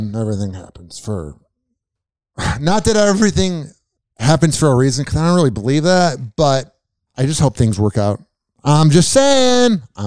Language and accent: English; New York, United States; I'm Italian, bro. I'm from New York.